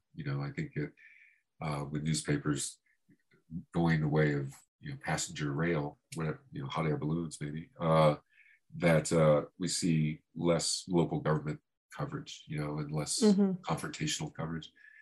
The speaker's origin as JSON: {"language": "English", "region": "Florida", "country": "United States", "said": "I'm from Florida. I've never seen a mountain. I've been in California 2 months, but I've been rappelling in sneakers today."}